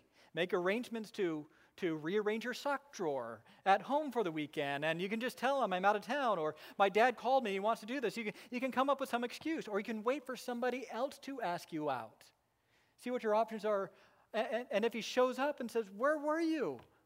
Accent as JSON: {"language": "English", "region": "Idaho", "country": "United States", "tie": "born or raised there", "said": "I grew up in Idaho, went to Eustick Elementary School"}